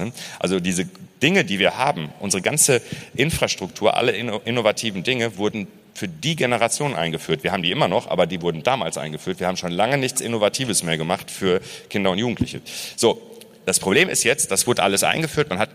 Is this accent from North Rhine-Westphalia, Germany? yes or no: yes; Waltrop, North Rhine-Westphalia, Germany; ich bin Kreis Recklinghausen in Waltrop aufgewachsen und war sehr viel in Recklinghausen unterwegs.